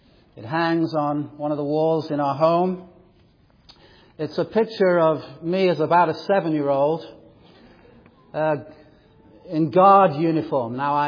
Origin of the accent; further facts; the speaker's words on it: England, United Kingdom; As you may know, I grew up in England